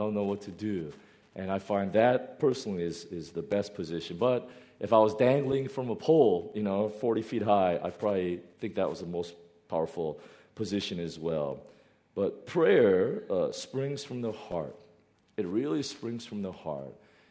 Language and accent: English; South Korea; now in United States; in the United States, where I'm from. I'm from Korea. But the United States, where I got my citizenship, prayer is banned in public schools.